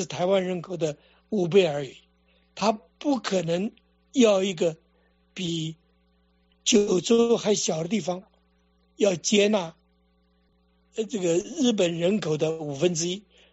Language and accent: Chinese; China; now in Japan; 尤其是我们中国人呢， 能够看得懂日文的话